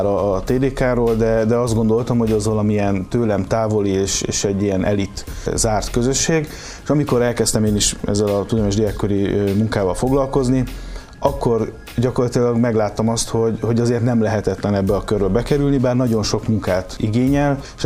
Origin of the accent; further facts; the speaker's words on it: Kompolt, Heves, Hungary; Én egy heves-megyei településen, Kompolton nőttem föl, és a mindennapok része volt az, hogy a faluban van egy sváb-magyar együttélés.